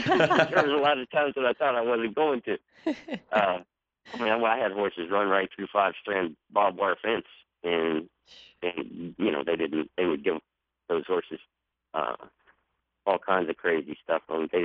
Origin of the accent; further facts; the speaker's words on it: Texas, United States; Well, I mean, I grew up in Texas, so it didn't take me long to take to the saddle.